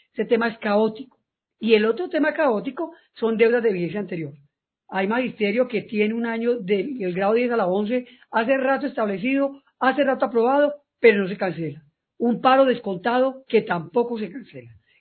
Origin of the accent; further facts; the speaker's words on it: Risaralda, Colombia; Bueno, no, indiscutiblemente Risaralda es mi pueblo. Y el eje cafetero de igual manera.